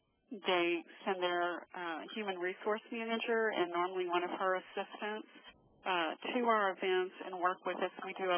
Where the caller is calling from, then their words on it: Pittsburgh, Kansas, United States; I'm calling from Pittsburgh, Kansas.